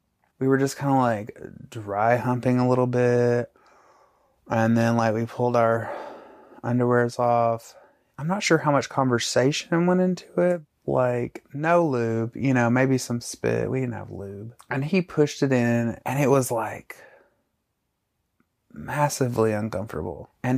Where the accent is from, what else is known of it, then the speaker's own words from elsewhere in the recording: Alabama, United States; I grew up in North Alabama in a tiny town with, like I graduated with, 70 people, I think.